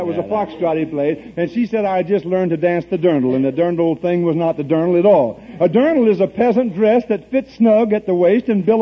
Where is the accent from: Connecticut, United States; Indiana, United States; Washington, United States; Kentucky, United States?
Washington, United States; Walla Walla; Don't mind me, I was raised in Walla Walla.